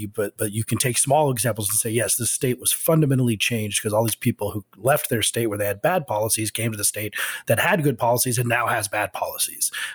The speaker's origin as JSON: {"language": "English", "region": "Colorado", "country": "United States", "said": "My parents, I'm from Colorado, my parents live in Colorado"}